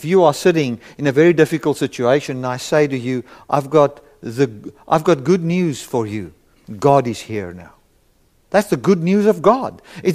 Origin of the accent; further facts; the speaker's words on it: South Africa; I come from South Africa, and all of you know